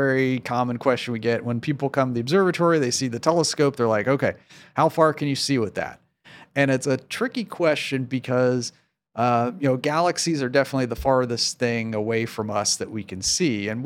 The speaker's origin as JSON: {"language": "English", "town": "Columbus", "region": "Ohio", "country": "United States", "tie": "born or raised there", "said": "Maybe a lot of this came from COSI because I went to COSI as a kid and I grew up in Columbus and was there, oh man, too many times."}